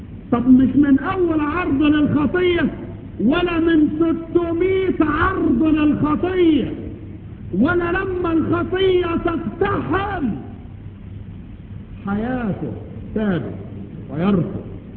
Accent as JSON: {"language": "Arabic", "country": "Egypt", "said": "ثم خردل الخير، خردل شجرة مش موجودة عندنا في مصر"}